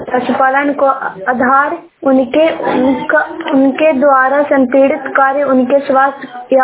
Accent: Bihar, India; कुतिया की रहने वाली हूँ, नालंदा जिले से बोल रही हूँ।

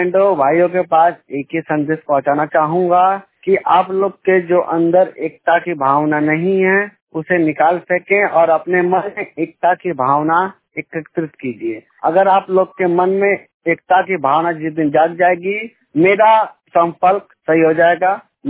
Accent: Mau, Uttar Pradesh, India; मैं उत्तर प्रदेश मऊ जिले का रहने वाला हूं और मेरी उम्र 22 साल है

